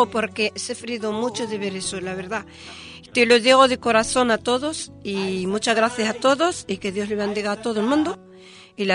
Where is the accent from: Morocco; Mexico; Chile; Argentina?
Morocco; moved away as an adult; now in Spain; mis hijos ya son españoles. Y yo también soy española. O sea, yo soy marroquén, pero quiero decir, mi vida es aquí.